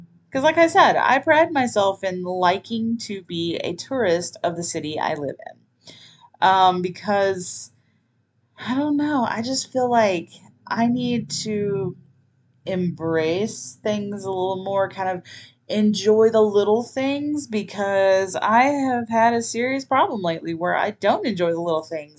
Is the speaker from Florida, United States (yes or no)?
no; Pampa, Texas, United States; also born or lived in Amarillo; Or technically, Amarillo is not my hometown, but I've spent more time in Amarillo than I have spent in the town where I went to high school at. So At this point in my life, it really feels like Amarillo is more my hometown than Pampa is.